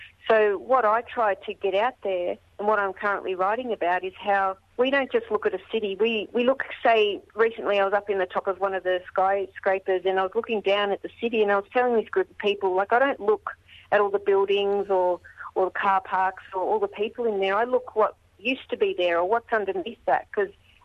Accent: Victoria, Australia; I am from the Wurundjeri mob and I thanked my ancestors and all of my elders in my Woiwurrung language.

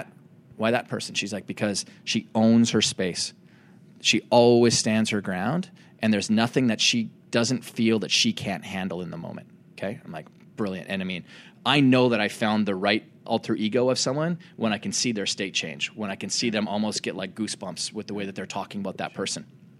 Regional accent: Canada; where I grew up in Canada, rich Native American history where I grew up.

